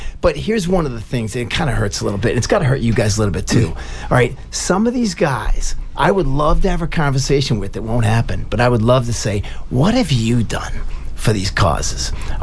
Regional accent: Brockton, Massachusetts, United States; I grew up in Brockton.

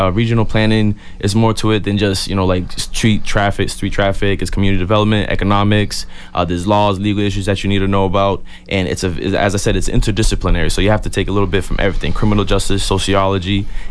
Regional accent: Brockton, Massachusetts, United States; And I know how hard it was for me growing up in Brockton, coming up in a single family household.

